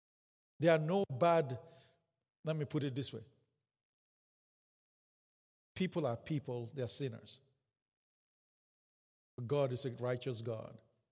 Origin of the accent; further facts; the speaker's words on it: Canada; I know I'm Canadian, and I should not be talking to you about things that are happening down south that much because I'm Canadian.